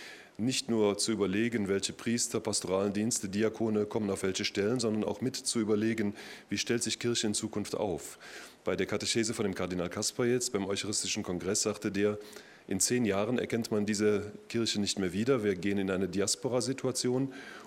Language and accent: German; Bad Godesberg, North Rhine-Westphalia, Germany; also born or lived in Mönchengladbach; Also ich bin in Mönchengladbach geboren, aber in Bad Godesberg groß geworden, habe noch 3 Geschwister.